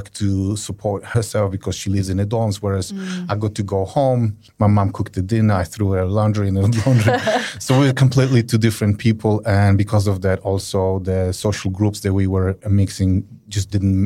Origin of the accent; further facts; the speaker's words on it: Poland; now in Australia; I come from Poland. I've been in Australia for 23 years now. And for 12 of these, I call myself a proud Australian.